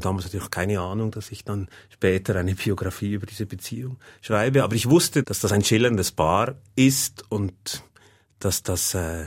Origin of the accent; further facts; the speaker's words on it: Leuk-Susten, Valais, Switzerland; Und ich bin in Leuk-Susten aufgewachsen